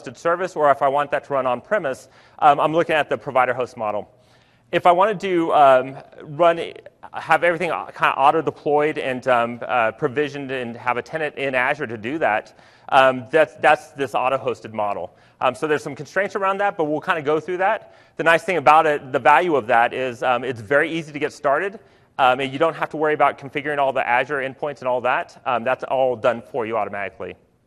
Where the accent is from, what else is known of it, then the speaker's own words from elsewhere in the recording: Dallas, Texas, United States; I'm also from Dallas.